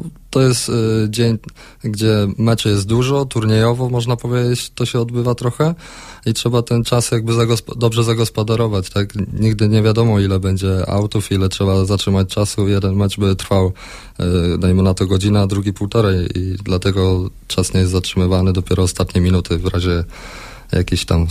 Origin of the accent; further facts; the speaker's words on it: Babimost, Lubusz Voivodeship, Poland; No ja pochodzę z gminy Babimos, tam w szkołach tak naprawdę.